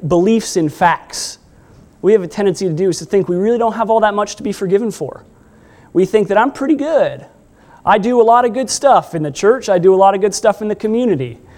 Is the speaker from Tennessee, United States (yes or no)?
yes; Tennessee, United States; And I told him my story. Told him I was from Tennessee.